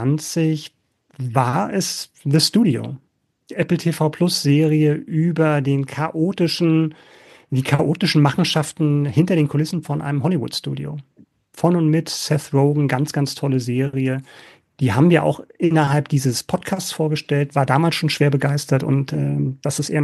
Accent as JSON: {"language": "German", "region": "Berlin", "country": "Germany", "said": "Halte ich fest, ich komme aus Berlin, ursprünglich."}